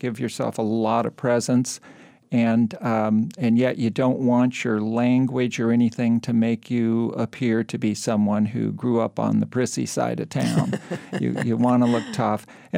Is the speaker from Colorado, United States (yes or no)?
no; California, United States; I grew up in the East San Gabriel Valley, learned to speak Spanish, went to school in a real integrated settings